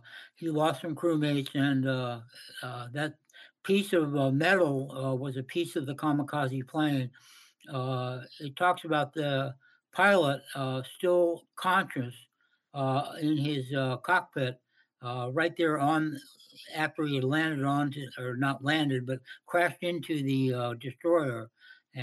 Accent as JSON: {"language": "English", "town": "La Jolla", "region": "California", "country": "United States", "tie": "born or raised there", "said": "In my preface, that I grew up in La Jolla and down in Southern California. And I grew up about a block from the beach."}